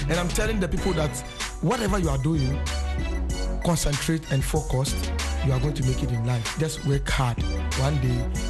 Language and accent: English; Northern Region, Ghana; I was born and bred in the Northern Region.